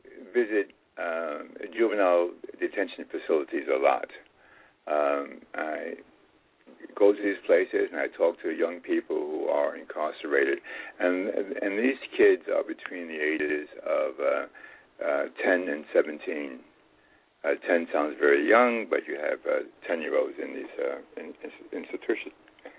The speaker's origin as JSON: {"language": "English", "town": "Harlem", "region": "New York", "country": "United States", "tie": "born or raised there", "said": "I was raised in Harlem, high school dropout, and I've published 102 books."}